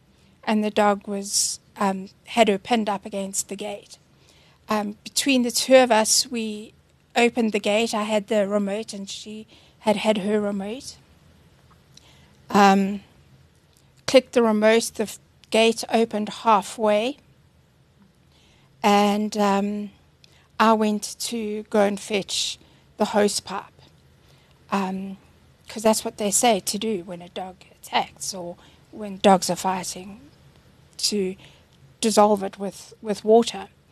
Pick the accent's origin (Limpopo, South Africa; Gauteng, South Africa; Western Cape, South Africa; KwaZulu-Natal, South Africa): Gauteng, South Africa; Alberton; Born and bred, always been in the south. Okay. Always been in Alberton, yes.